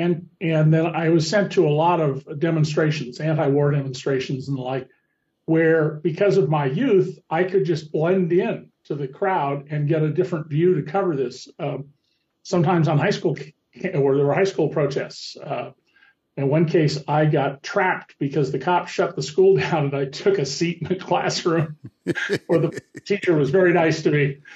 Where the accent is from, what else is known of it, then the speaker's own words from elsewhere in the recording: Santa Cruz, California, United States; Well, when I was a boy growing up in Santa Cruz, California, my father, who had grown up in New Orleans, sent me there in the summer of 63